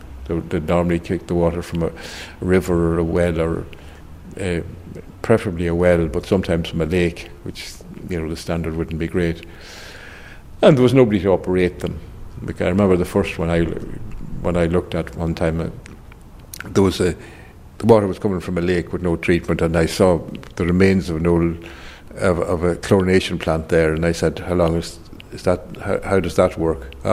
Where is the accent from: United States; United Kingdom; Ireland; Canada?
Ireland; County Monaghan; it just happened to be I'm from Monaghan